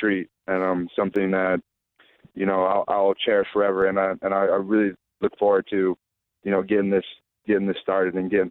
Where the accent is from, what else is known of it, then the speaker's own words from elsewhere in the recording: Rochester, New York, United States; growing up in Rochester. Born and raised, actually, in St. Simon's Terrace, right across from Fight Village.